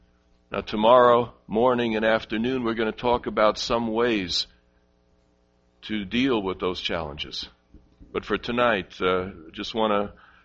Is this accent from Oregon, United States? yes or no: no; New York City, New York, United States; born there; I was born on the Upper East Side of Manhattan, and one of the main streets in that area is called Madison Avenue.